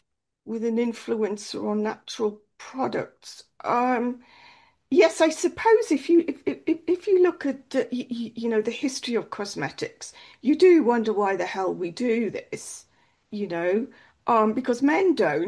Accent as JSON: {"language": "English", "country": "United Kingdom", "lives_now": "Germany", "said": "even though I'm British, but I'm living here in Germany."}